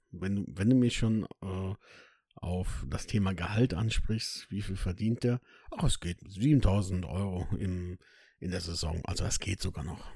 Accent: Bonn, North Rhine-Westphalia, Germany; ich bin ja aus der Region Bonn, aus dem Bonner Umland, wie ich so gern sage, und die ist ja als Klugscheißer-Region bekannt.

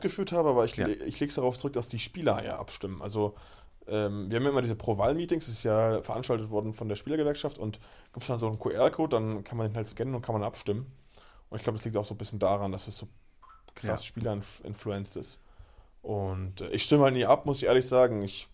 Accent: Berlin, Germany; also wir kommen ja beide aus der Großstadt, wir sind ja beide Berliner.

